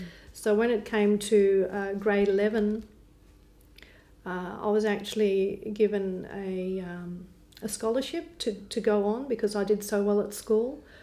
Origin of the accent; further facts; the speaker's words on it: Bundaberg, Queensland, Australia; But no, growing up in Bundaberg, my parents, when I think about my growing up years, they were great.